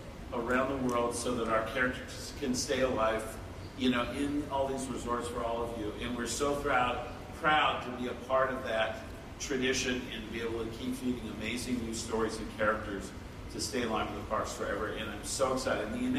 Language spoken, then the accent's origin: English; Whittier, California, United States; I grew up in Whittier, California. And this was my favorite place, Disneyland, to come to all the time.